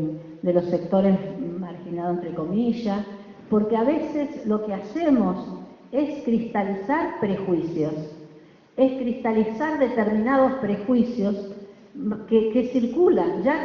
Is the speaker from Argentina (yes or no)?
yes; Rosario, Santa Fe, Argentina; vengo de Rosario, ciudad de la provincia de Santa Fe, tan mediatizada en los medios de comunicación últimamente.